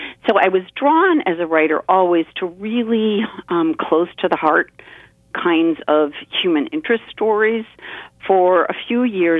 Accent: Cincinnati, Ohio, United States; also born or lived in Kentucky; now in Chicago, United States; I've lived in the northern United States my entire life. I was born in Kentucky, but we lived in Cincinnati, and I've lived in Chicago for a very long time.

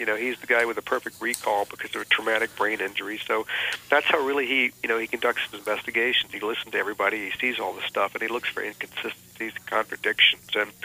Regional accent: Richmond, Virginia, United States; And my hometown of Richmond, Virginia, could have been a Rust Belt town, but they have a great university there that's really brought the town back.

